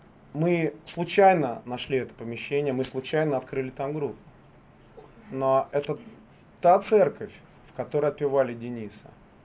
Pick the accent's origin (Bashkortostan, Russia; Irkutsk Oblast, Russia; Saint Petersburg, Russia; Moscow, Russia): Saint Petersburg, Russia; Я из Питера.